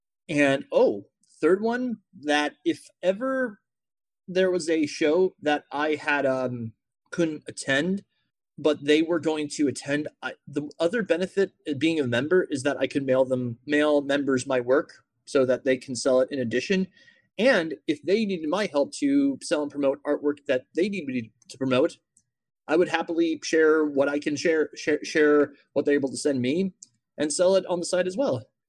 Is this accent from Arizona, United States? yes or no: no; New Jersey, United States; And around that time, I told them I was from New Jersey.